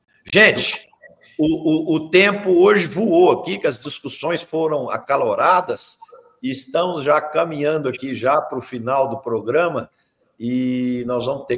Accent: Brazil; porque nós somos brasileiros que amamos o nosso país e a gente gostaria de ver esse país bem lá na frente

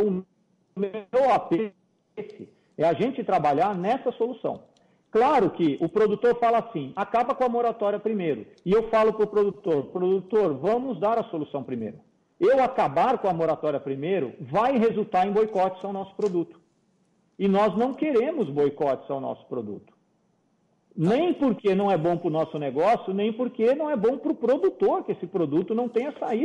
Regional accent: Brazil; Eu acho que é esse tipo de coisa que a gente tinha que pensar como brasileiro

